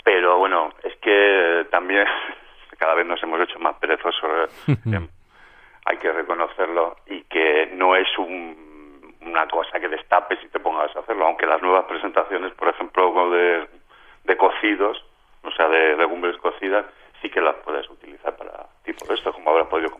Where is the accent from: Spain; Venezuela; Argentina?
Spain; Madrid, Community of Madrid; yo como buen madrileño